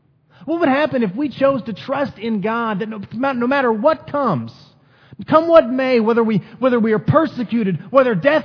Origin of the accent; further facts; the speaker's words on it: Missouri, United States; I'm from Missouri. You know what the motto is? The show me state.